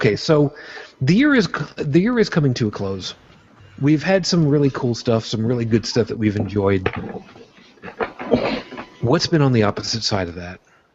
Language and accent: English; United States; I am admittedly American